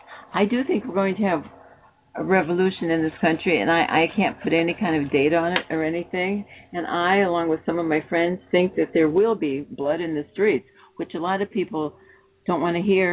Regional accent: Illinois, United States; even though I'm from Illinois and people say, well, you're from Illinois, you had to know and like Obama.

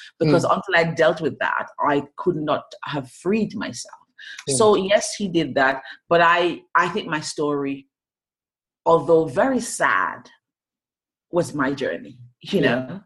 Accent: Jamaica; I grew up in Jamaica, a very small island in the Caribbean. We have a little thing that says we're little, but we're talawa. Translates, we're small, but everybody knows about us.

